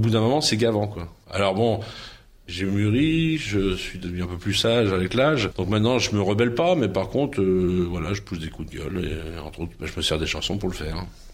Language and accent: French; Brittany, France; je suis breton, pas que par fanatisme ou par chauvinisme, parce que pour moi c'est un pays qui a une vraie culture